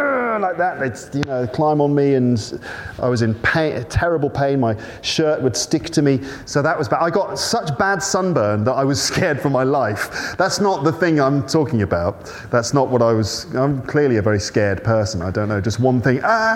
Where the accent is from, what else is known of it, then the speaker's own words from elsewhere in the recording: England, United Kingdom; I was growing up in England.